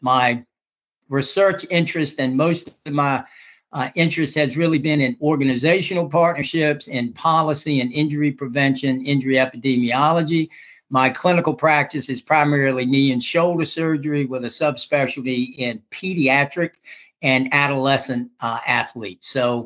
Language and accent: English; Gatesville, North Carolina, United States; It was the biggest town in my whole county, Gatesville, North Carolina. And I was lucky growing up in North Carolina